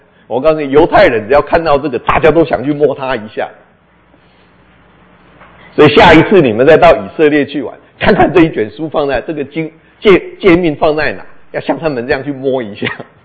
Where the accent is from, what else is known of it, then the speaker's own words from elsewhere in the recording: Taiwan; 从小我们就在台湾长大的